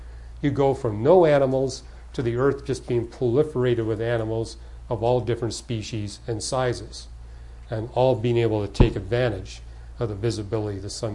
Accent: Canada; now in United States; So, matter of fact, things were pretty bad when I came here from Canada in 73.

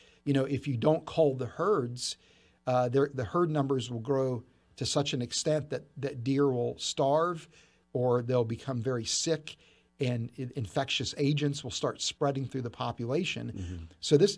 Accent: West Virginia, United States; I mean, if there's any place in the world that I would call home, it'd be the hills of West Virginia. So I'm a mountaineer at heart, and I've just got incredibly wonderful memories about growing up in West Virginia.

